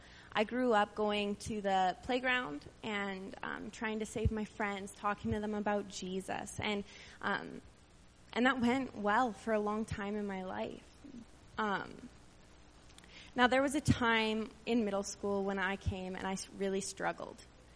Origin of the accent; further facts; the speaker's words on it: Stettler, Alberta, Canada; I am 22 years old. I grew up in Stettler